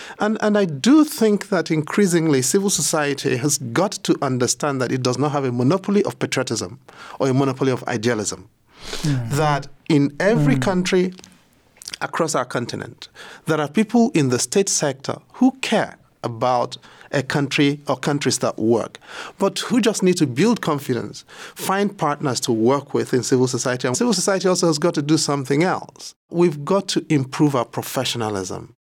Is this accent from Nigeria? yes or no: yes; Nigeria; Because if I don't do it as a Nigerian, foreigners are going to do it